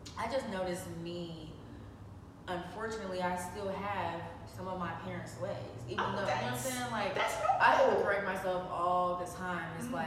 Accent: Portland, Oregon, United States; because I'm from Portland, Oregon, so yeah.

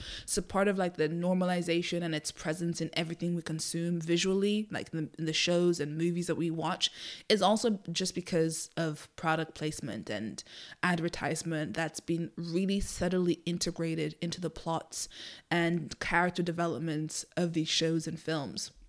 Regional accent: Ireland; I grew up in Ireland, as I might have mentioned in other episodes.

